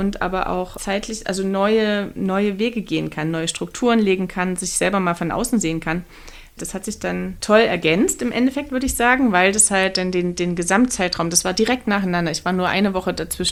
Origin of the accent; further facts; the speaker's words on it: Saxony, Germany; mit der Landschaft meiner Herkunft, wo ich aufgewachsen bin, gemacht, das Erzgebirge, wo ich eigentlich immer erstmal weg wollte, weil es kam mir immer eng